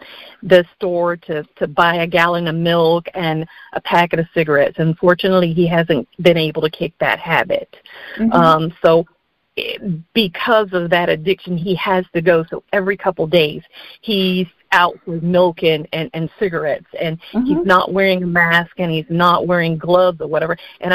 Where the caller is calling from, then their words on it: West Palm Beach, Florida, United States; I'm calling from West Palm Beach.